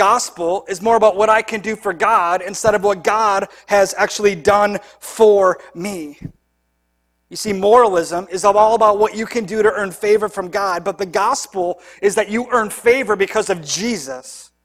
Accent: Hudsonville, Michigan, United States; I grew up in Hudsonville, still live there now.

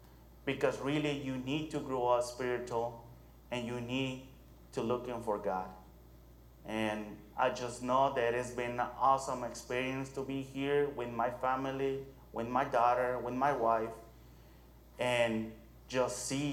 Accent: Mexico; I'm coming from Mexico.

